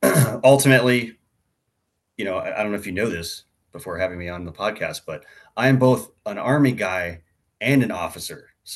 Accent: Virginia, United States; So I grew up in Northern Virginia but kind of out in Western Northern Virginia, like I like to call it, where it was, you know, small towns, one stoplight, that kind of thing.

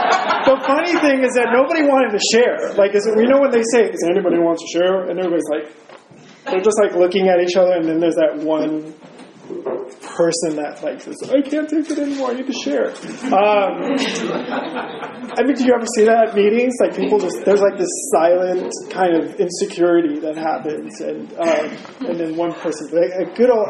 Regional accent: Brooklyn, New York, United States; My parents live in Brooklyn. I grew up in Brooklyn, and they wouldn't send me back.

